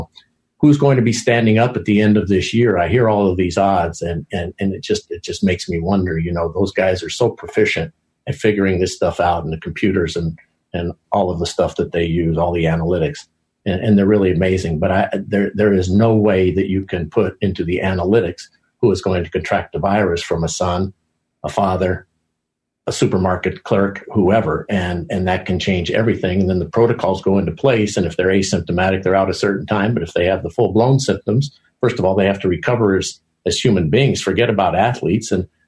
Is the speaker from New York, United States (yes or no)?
no; Denver, Colorado, United States; When I was a little boy, I grew up in Denver